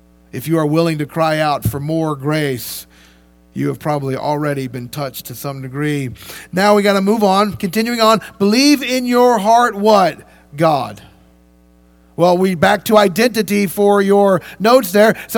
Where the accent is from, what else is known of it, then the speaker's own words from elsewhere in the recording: Louisville, Kentucky, United States; Yes, a Sprite's called a Coke. I know it's weird. I'm from Louisville.